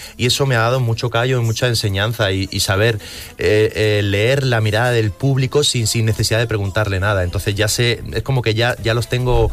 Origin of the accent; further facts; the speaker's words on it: Motril, Andalusia, Spain; Sí, yo soy de Motril, granaíno.